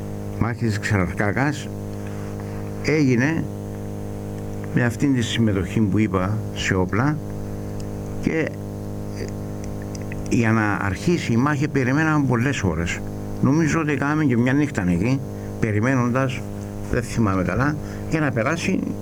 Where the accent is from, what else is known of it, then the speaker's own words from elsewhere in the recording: Lefka, Nicosia District, Cyprus; Διότι όλοι που είμαστε από τη Λεύκα